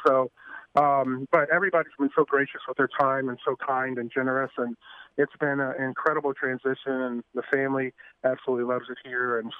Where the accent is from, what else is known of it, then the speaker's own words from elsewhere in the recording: New Orleans, Louisiana, United States; But see, I'm from New Orleans, born and raised, and I've only been here 7 months